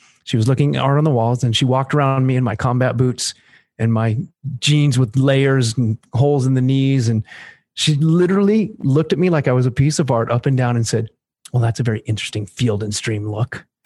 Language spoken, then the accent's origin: English; Topanga, California, United States; now in Los Angeles, United States; Cause you know what? I was from Topanga. It was Oregon. Yeah. I mean, it was like literally a piece of Oregon in the middle